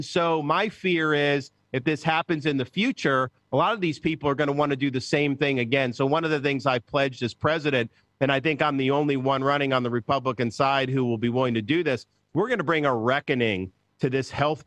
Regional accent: Florida, United States; I was born and raised in Florida, and while I've always loved the state, we didn't have the same type of pride growing up that, say, people in Texas have about Texas.

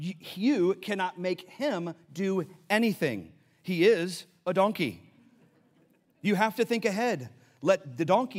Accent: Richardson, Texas, United States; because I'm a city guy, I mean, I'm from Richardson, right?

